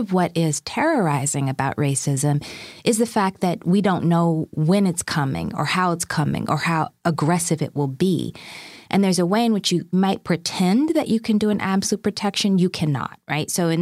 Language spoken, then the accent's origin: English; Massachusetts, United States; also born or lived in Alabama / Chicago; so I was born in Alabama. I grew up in Massachusetts. I spent a lot of times back home in Alabama or in Chicago on the West Side when I was a kid.